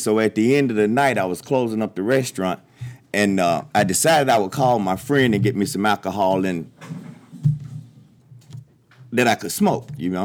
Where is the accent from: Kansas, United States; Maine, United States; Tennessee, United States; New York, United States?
Tennessee, United States; Chattanooga; I'm from Chattanooga, Tennessee.